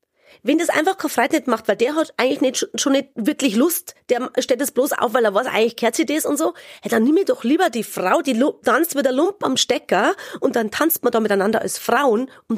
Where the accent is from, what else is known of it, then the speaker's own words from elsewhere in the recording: Munich, Bavaria, Germany; weil ich bin ja in Minga aufgewachsen